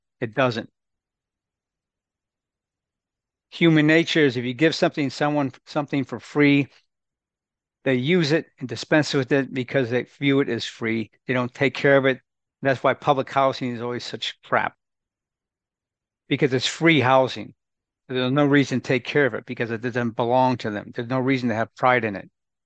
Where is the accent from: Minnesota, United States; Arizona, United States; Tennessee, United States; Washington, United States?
Minnesota, United States; in the People's Republic of Minnesota, from which I came from. I was born and raised in Minnesota.